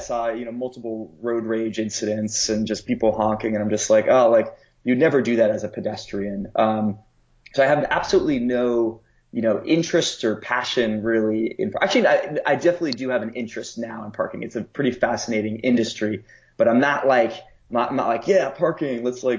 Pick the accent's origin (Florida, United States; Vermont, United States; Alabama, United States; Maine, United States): Vermont, United States; Like I'll never forget, I'm from Vermont originally